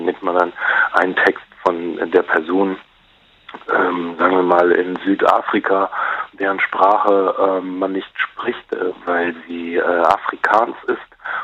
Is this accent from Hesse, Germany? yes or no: yes; Frankfurt am Main, Hesse, Germany; born or raised there